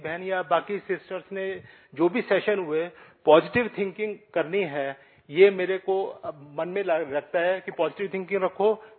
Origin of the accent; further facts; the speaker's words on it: Delhi, India; दिल्ली से हूँ।